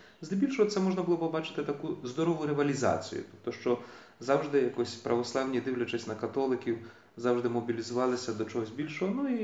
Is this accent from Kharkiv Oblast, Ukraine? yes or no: no; Murafa, Vinnytsia Oblast, Ukraine; born there; я народився саме в цій сім'ї, саме в цій місцевості, тому що я народився на Мурафі, на Вінниччині, Шаргородського району. Маю батьків римокатоликів, як батько, так і мати є римокатолики.